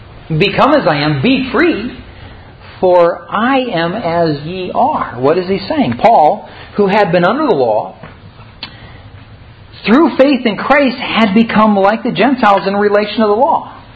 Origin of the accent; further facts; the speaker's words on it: Philippines; Many of you know I grew up in the Philippines. We went to the Philippines and we were actually living out in a remote part of one of the islands with the natives